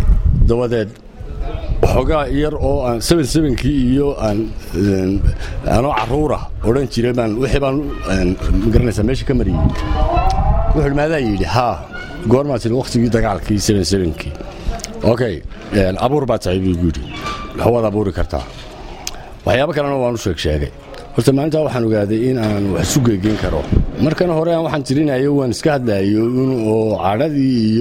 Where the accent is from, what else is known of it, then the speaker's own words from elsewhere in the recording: Djibouti; also born or lived in Somalia; waxaan ku dhashay magaalada Qoryaale la yiraahdo degmada Burca Barigeed ah waxaan dhashay 1926-kii